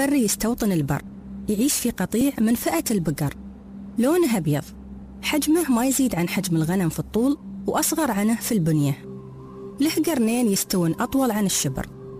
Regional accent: Dubai, United Arab Emirates; هو أكبر سوق جملة وواجهة بحرية عندنا في الإمارات

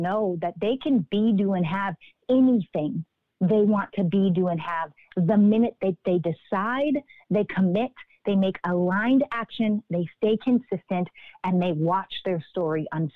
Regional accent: Regina, Saskatchewan, Canada; moved away as an adult; now in Los Angeles, United States; I am from Regina, Saskatchewan. Yes, I said it right. And that's in Canada. And I moved from Canada to Los Angeles to pursue acting.

